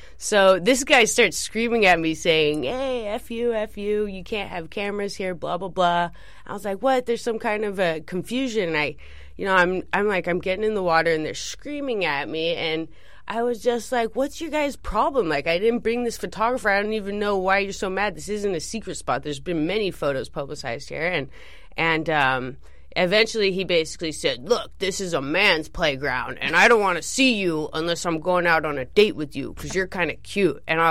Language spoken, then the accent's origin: English; Dana Point, California, United States; I grew up down south in Dana Point, South Orange County, and it's a total beach town.